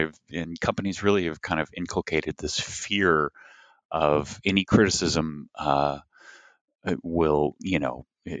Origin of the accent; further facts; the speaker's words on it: Tennessee, United States; it did help some that I'm from Tennessee and grew up in Tennessee.